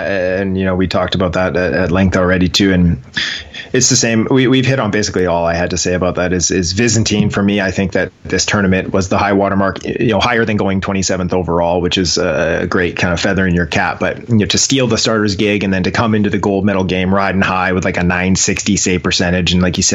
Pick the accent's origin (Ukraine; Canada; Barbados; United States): Canada; Comox, British Columbia; mostly because a local kid from where I grew up in Comox there, Brett McLean, he was on that team and he used to come skate with us.